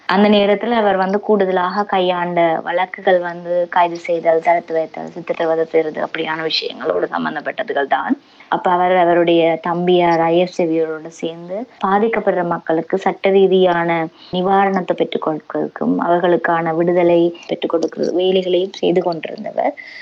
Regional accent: Mannar, Northern Province, Sri Lanka; நான் பிறந்து வளர்ந்தது எல்லாமே மன்னார்ல தான். என்னுடைய தாய் தந்தையர்கள் யாழ்ப்பாணத்து பின்னணியை கொண்டிருந்தாலும் நான் பிறந்தது வளர்ந்தது எல்லாமே மன்னார்ல.

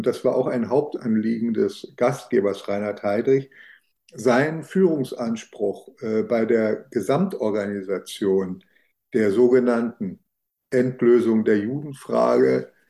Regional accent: Berlin, Germany; ich kannte die Wannsee-Villa so als Berliner, ich bin Berliner

